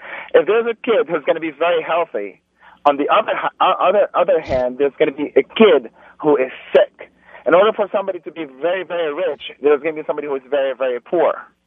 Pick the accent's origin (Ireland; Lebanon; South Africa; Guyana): Lebanon; Beirut, Beirut Governorate; now in United States; I'm a Muslim, but I went to church for 16 years. I was raised in Beirut, and I immigrated over here.